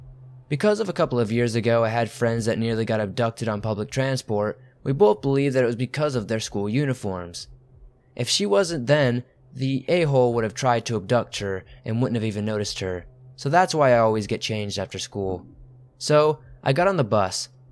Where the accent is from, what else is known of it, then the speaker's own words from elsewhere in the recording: Australia; I'm 17 and I'm from Australia